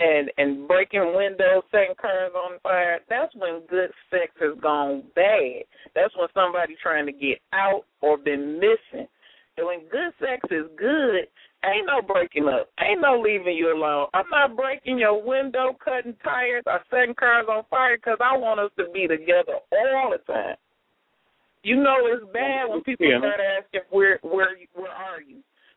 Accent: Detroit, Michigan, United States; I'm not from Dallas. I'm from Detroit.

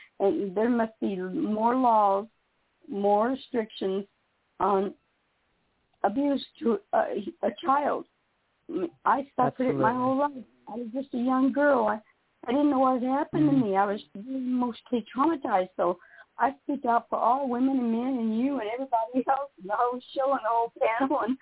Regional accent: United States; I'm an American Native, and my people were first to be murdered and massacred in America

